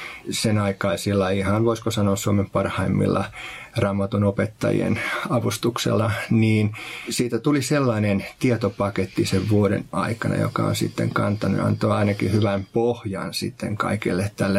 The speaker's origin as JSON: {"language": "Finnish", "town": "Tampere", "region": "Pirkanmaa", "country": "Finland", "tie": "born or raised there", "said": "Joo, mä oon Tampereelta lähtöisin"}